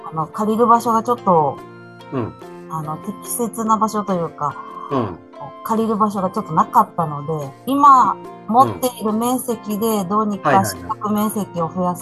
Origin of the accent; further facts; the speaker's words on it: Chiba, Japan; 出身は千葉ですが。